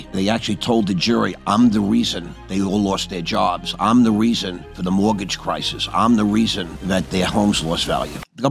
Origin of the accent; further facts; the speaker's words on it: New York, United States; I grew up on Long Island in an upper middle class area.